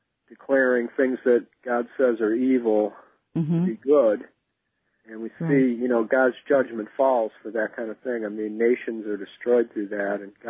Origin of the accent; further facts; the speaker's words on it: Euclid, Ohio, United States; Yeah, praise the Lord. I'm from Euclid.